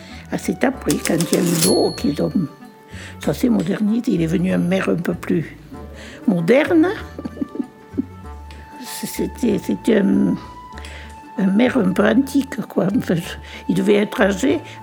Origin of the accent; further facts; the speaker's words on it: Le Triadou, Occitanie, France; Et parce que moi, j'étais du Triadou, c'était un petit patelin.